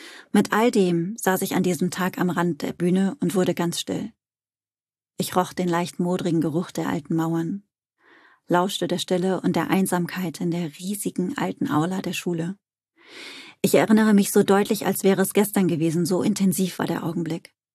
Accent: North Rhine-Westphalia, Germany; wie man bei uns im Ruhrpott sagt.

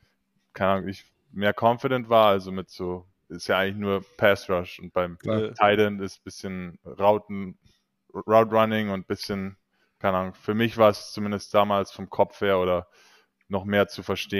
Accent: Germany; als Deutscher ist ja Fußball, fängt man immer an, wenn man 5, 6 Jahre alt ist, wenn man es wirklich schaffen will

